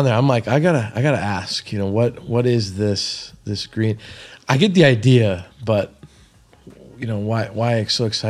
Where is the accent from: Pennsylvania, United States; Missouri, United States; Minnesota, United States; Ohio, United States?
Minnesota, United States; Wabasha; Yeah, I mean, I grew up down in Wabasha